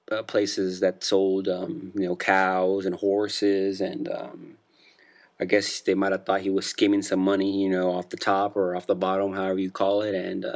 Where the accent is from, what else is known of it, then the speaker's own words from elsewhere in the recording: California, United States; A little bit about myself, I am originally from California. I come from a Mexican background. My parents are both from Mexico.